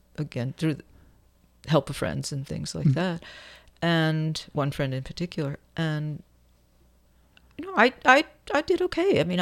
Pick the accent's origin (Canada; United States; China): United States; New York City, New York; Well, I grew up in New York City, and my mother was an executive in an advertising agency.